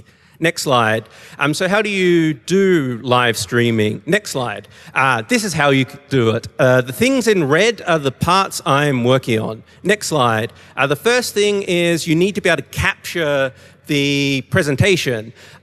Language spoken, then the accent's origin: English; Australia; I'm from Australia